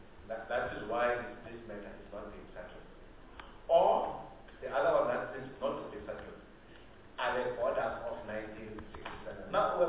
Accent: South Africa; I don't know where me as a South African am going to stand.

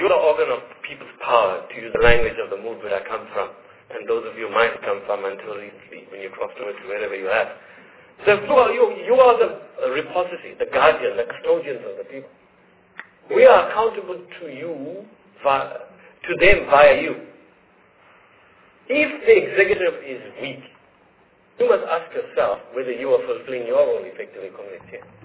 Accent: South Africa; first language English; advantages under apartheid because of my relative privilege of getting a master's degree. English is my first language.

